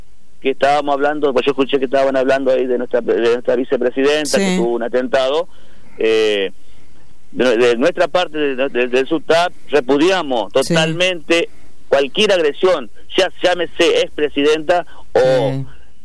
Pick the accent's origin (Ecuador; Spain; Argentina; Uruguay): Argentina; brindando la seguridad que nos merecemos como argentinos